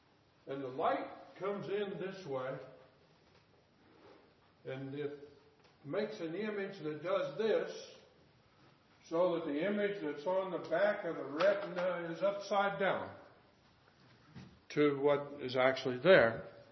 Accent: United States; But I'm an American, and you are too. This is the time that our country celebrates the occasion of being thankful to the Lord.

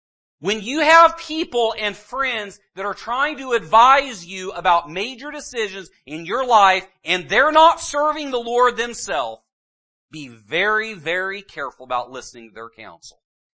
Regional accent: Northwest, United States; They can tell that I was not from the Midwest, but I will say they can tell I'm from somewhere different. But when I go back to the Northwest, do you know that they kind of wonder where I'm from too? Because I've been in the Midwest more than I have been in the No

